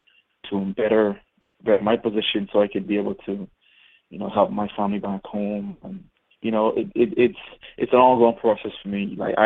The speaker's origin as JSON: {"language": "English", "country": "Bahamas", "said": "I'm actually a Bahamian citizen. I'm from the islands. I'm from the Bahamas."}